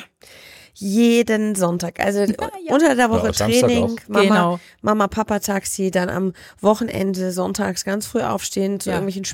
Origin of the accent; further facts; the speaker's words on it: Munich, Bavaria, Germany; ich bin Münchnerin